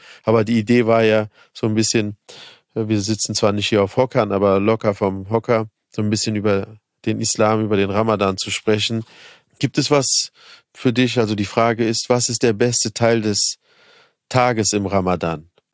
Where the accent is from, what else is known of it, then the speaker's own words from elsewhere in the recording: Berlin, Germany; ich bin in Neukölln groß geworden und also die ganze Nachbarschaft war voller türkischer Kinder